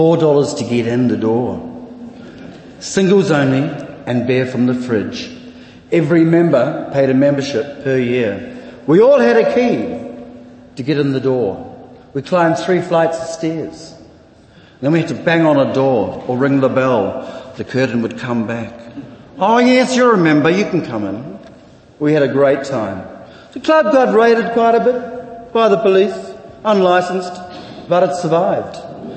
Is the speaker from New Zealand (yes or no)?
yes; Hutt Valley, Wellington, New Zealand; Growing up in the Hutt Valley as a young teenager and going to one of the roughest schools, Tyta College, and knowing that you were different was not easy.